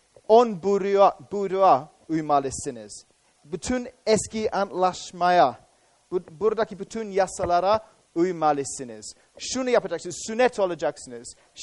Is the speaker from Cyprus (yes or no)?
yes; Cyprus; Kıbrıs'a geldikten sonra, yani benim memleketime geldikten sonra, ilk olan Kıbrıs, tamam mı?